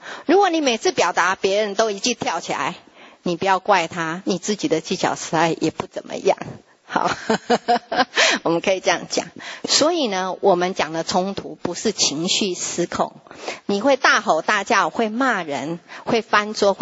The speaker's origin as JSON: {"language": "Chinese", "country": "Taiwan", "said": "或是我们台湾话说边得边议，"}